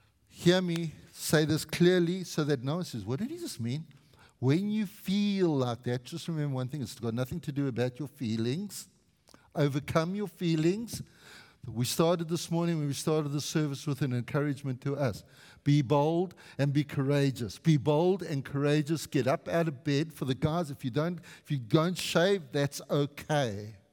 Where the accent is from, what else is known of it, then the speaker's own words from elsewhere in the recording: South Africa; now in Canada; It's not come here and be South African. I'm always going to be South African. I am now a Canadian citizen and I'm inculcated and I understand the culture.